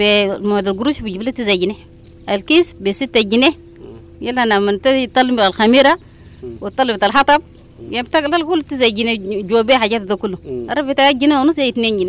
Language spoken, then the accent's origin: Arabic; South Kordofan, Sudan; now in Uganda; من أبناء جبال النوبة ياو في الكيم في بورولي.